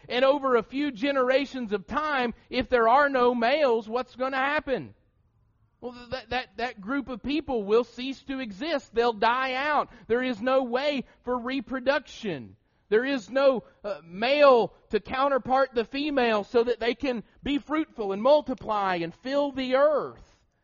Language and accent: English; Appalachia, United States; accent: Appalachian American; I have lived in the southern half of the United States of America, which means my accent just simply will not allow me to call her by the way that it should be pronounced. Okay, that's the first reason, is I speak Appalachian American. That's my accent, okay?